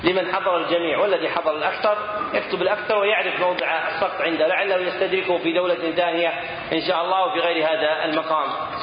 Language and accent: Arabic; Saudi Arabia; حسب التاريخ عندنا في السعودية